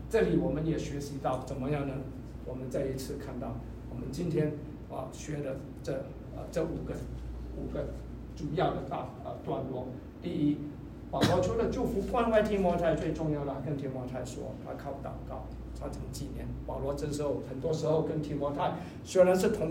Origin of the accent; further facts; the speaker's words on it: Singapore; moved away; 我在新加坡出生长大、我的就是、怎么说，先祖们、已经在是差不多150年前就离开了中国、到了新加坡去。